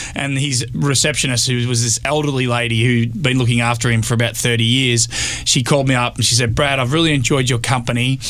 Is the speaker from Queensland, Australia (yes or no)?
no; Melbourne, Victoria, Australia; even though I'm from Melbourne, I'm from the south.